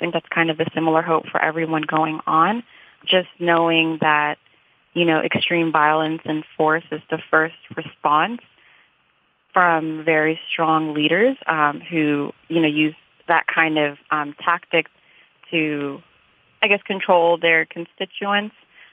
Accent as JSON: {"language": "English", "country": "Sudan", "lives_now": "United States", "said": "And I'm American just as much as I am Sudanese."}